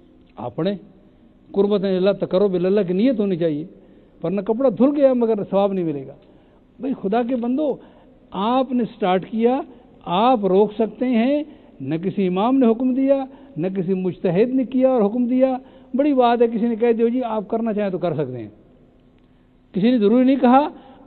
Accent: Pakistan; مثلا میں بھی پاکستان سے ہوں نا

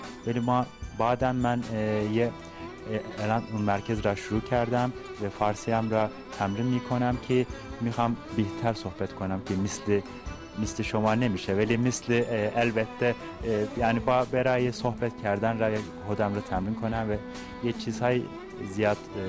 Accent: Ankara, Turkey; born there; Persian is a second language; بله اهل ترکیه هستم.

